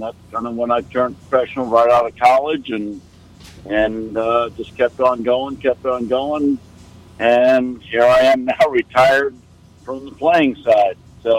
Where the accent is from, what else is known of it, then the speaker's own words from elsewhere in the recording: Plymouth, Massachusetts, United States; I started in Plymouth, Massachusetts, a good New England state, good New England town.